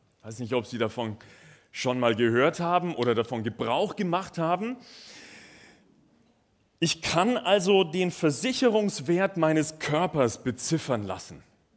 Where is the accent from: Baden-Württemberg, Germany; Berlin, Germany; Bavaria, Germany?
Bavaria, Germany; So begrüßt man sich bei dort, wo ich herkomme, aus Bayern.